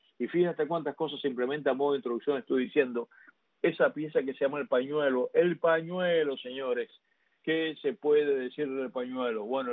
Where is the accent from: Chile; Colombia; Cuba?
Cuba; moved away; Ese día que yo vine de Cuba